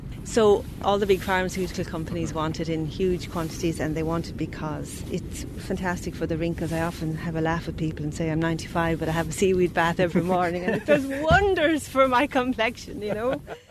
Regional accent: Munster, Ireland; We grew up in Tipperary.

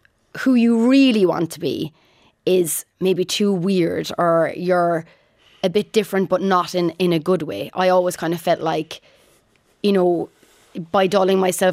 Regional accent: Ireland; accent: Irish; I was always told at the start of my career not to sing in my Irish accent, that my diction was shocking.

